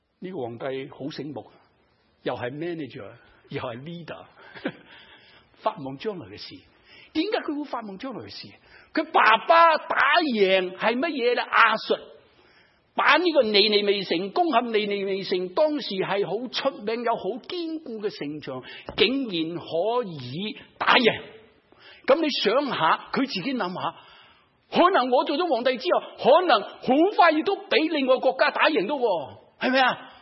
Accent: China; 我哋中国人话啊，呢、這个人好有学问啊，佢个肚入边有咩啊？好多墨水啊！

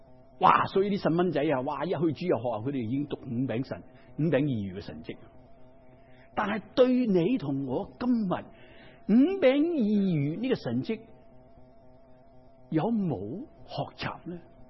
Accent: Guangdong, China; 我们广东人最喜欢吃鱼是怎样煮啊？

